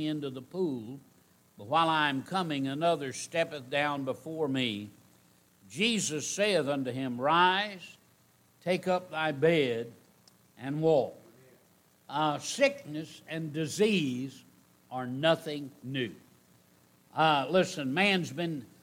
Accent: United States; I'm real glad that I'm an American. I'm proud of our country.

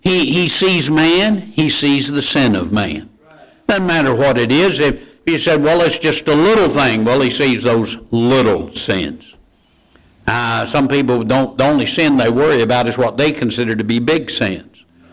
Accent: Georgia, United States; when I was a kid growing up in Georgia. We were lucky if we could get one channel

